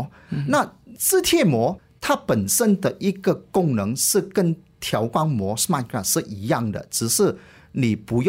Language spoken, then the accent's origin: Chinese; Malaysia; 我们是马来西亚的一个独家批发商在马来西亚